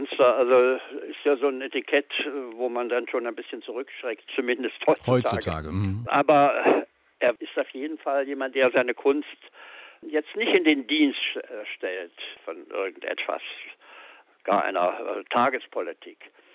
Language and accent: German; East Germany, Germany; moved away as an adult; Wir kommen beide aus dem Osten, aus der DDR damals.